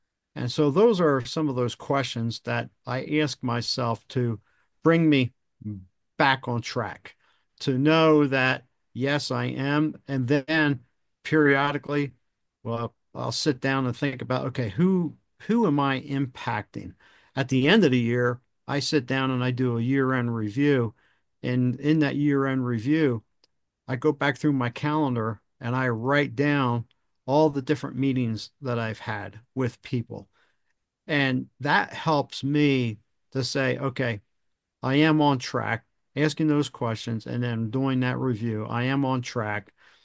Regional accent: New Jersey, United States; everybody knew everybody where I grew up at in New Jersey, small town.

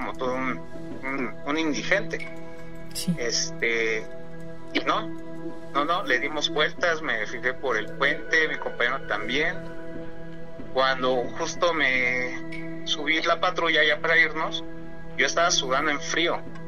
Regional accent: Nezahualcóyotl, State of Mexico, Mexico

